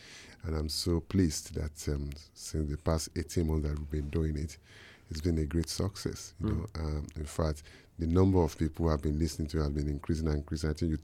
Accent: Nigeria; moved away; I'm originally from Nigeria, although I say to people, I've not lived in Nigeria for almost 40 years

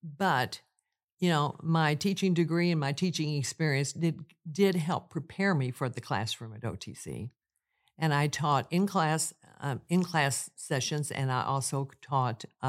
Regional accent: Missouri, United States; also born or lived in Lebanon, Missouri; When I was born up in Lebanon, Missouri, when my dad was in the Army, and I was born in October of 1945. He got out of the Army in November of 1945, and we moved up to Monroe County, Missouri, which is in the northeastern part of the state.

